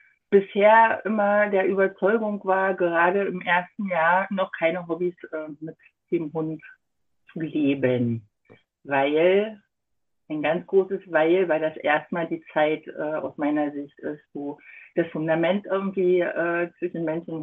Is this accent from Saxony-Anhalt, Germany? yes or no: yes; Magdeburg, Saxony-Anhalt, Germany; Ich komme aus Magdeburg, bin selber Mutter von drei Kindern und zurzeit leben wir in der Nähe von Magdeburg in einem Dorf mit drei Hunden zusammen.